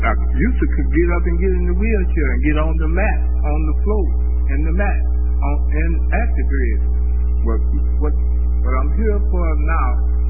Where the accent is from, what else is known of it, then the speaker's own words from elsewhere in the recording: Dallas, Texas, United States; I was born and raised here in Dallas, and I worked in Dallas for about 10 years until I turned 40.